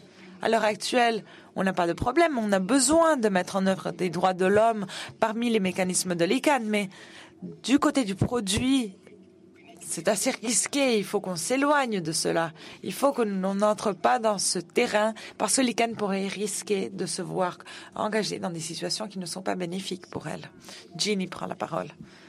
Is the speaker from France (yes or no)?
no; Tunisia; je suis africain, je viens de la Tunisie.